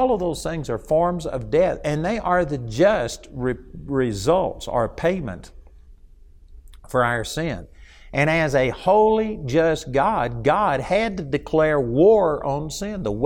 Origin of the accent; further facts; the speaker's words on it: Texas, United States; you know, I'm a Texan, and I do not speak Japanese